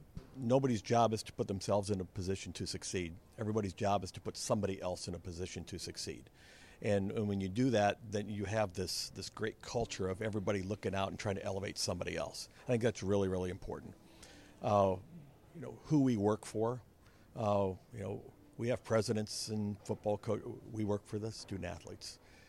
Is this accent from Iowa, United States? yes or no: yes; Iowa, United States; But yet, you know, growing up in Iowa in the late 70s and early 80s, Nebraska football was it.